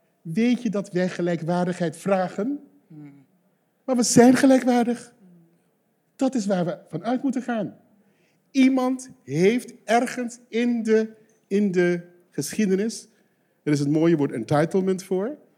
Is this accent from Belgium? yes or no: no; Aruba; now in Netherlands; Dus hoe verhoud ik mij als Arubaan?